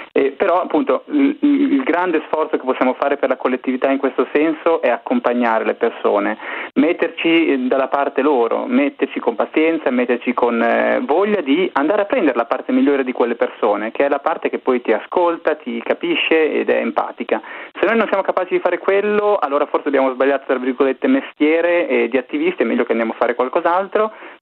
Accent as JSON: {"language": "Italian", "town": "Forlì", "region": "Emilia-Romagna", "country": "Italy", "said": "con il discorso della sicurezza in Emilia Romagna, io sono di Forlì"}